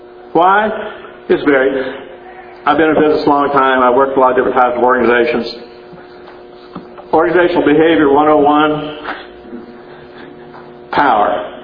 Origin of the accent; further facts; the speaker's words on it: Kansas, United States; I was raised in Kansas. I saw you pay for what you get.